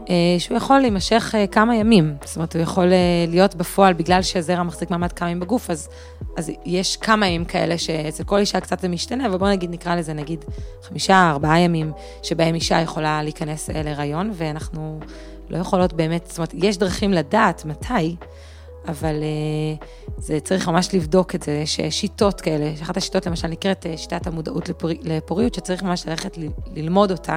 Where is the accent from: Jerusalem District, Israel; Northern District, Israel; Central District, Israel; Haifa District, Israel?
Northern District, Israel; Alonim; אני מקיבוץ אלונים